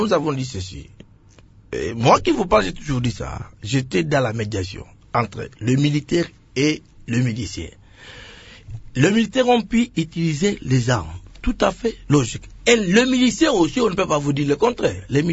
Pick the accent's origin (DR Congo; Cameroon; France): DR Congo; Kasaï; Pourquoi chez nous au Kasaï, là, les gens veulent toujours aggraver les choses?